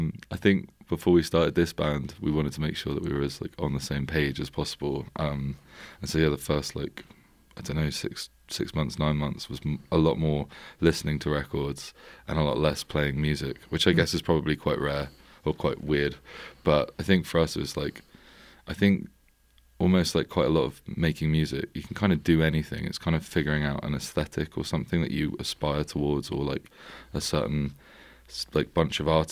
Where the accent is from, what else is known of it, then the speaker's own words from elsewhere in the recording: London, United Kingdom; I'm from West London. I think we're kind of both from West London, but Kev's kind of been everywhere. I've sort of been West London most of my life and recently moved to North London.